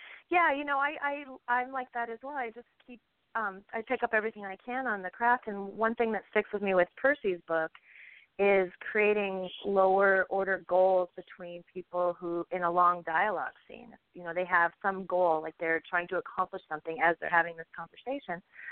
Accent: California, United States; I grew up in California. I don't know. Love brought me here.

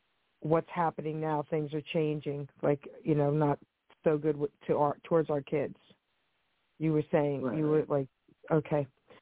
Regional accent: Long Island City, New York, United States; Growing up in Long Island City, they all cursed they were all sisters.

